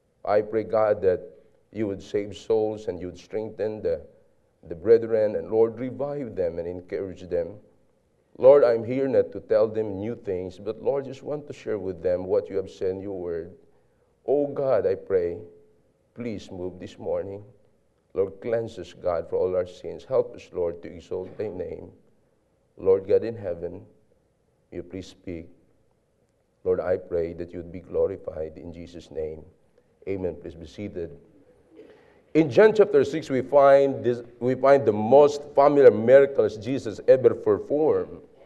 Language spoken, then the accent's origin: English; Philippines; We are from the Philippines.